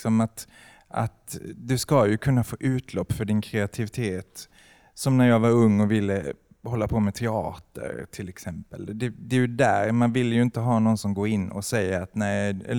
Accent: Malmö, Skåne, Sweden; Alltså, vi kommer ju från Malmö och älskar Malmö för dess mångkultur.

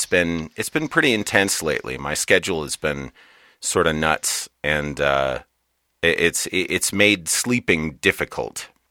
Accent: Saginaw, Michigan, United States; born there; I was born in Michigan and that's where I spent a good deal of my life.

